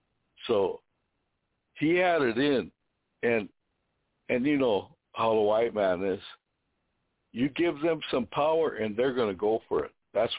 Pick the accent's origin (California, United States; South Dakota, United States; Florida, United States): South Dakota, United States; Rosebud; But I'm a Lakota. I'm a native of this country, and I know the history of what they did to us. I was born right in Rosebud, the hospital there. We used to live right in the bottom.